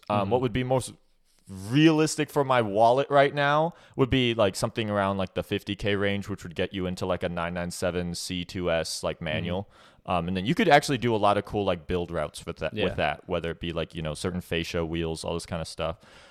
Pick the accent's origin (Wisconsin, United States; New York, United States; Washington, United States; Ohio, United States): Washington, United States; Bellevue; growing up around Seattle, Bellevue, there's Porsches everywhere here.